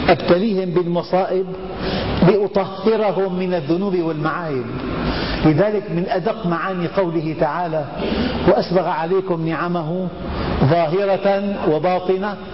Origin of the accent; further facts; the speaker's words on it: Syria; لذلك في بالمستشفيات غرفة تسمى عندنا في الشام غرفة العناية المشددة